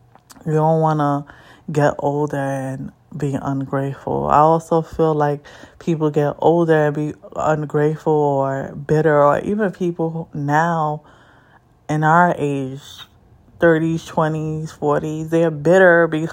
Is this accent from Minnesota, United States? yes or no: no; New York, United States; especially being a New Yorker.